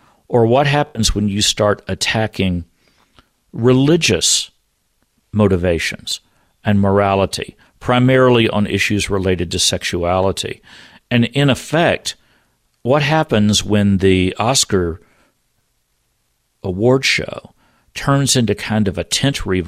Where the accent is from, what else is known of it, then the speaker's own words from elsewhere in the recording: New York, United States; In other words, we're from New York.